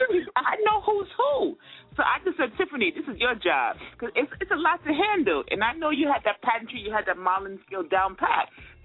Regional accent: Jamaica; I remember we was a low-income family. We came from Jamaica.

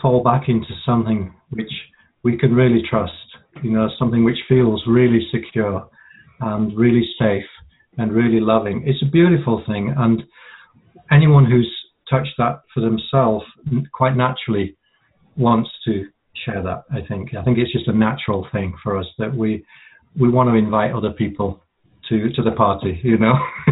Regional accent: Yorkshire and the Humber, United Kingdom; I grew up in Yorkshire

